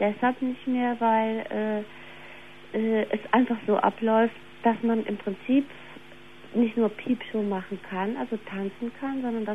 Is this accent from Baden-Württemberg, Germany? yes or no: no; Cologne, North Rhine-Westphalia, Germany; ich kam aus der Kölner Kunstszene, also ich komme aus Köln, wie